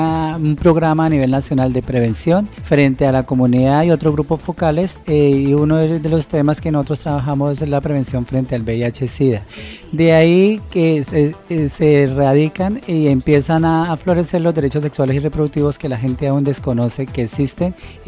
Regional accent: Villavicencio, Meta, Colombia; Yo soy de Villavicencio

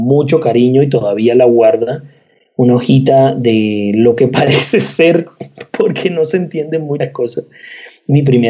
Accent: Montería, Córdoba, Colombia; No, yo soy de Montería, Córdoba.

